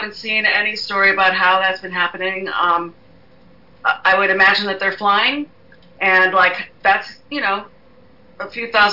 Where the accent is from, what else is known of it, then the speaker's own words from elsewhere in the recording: New York, United States; I'm from New York, and I've actually seen him out.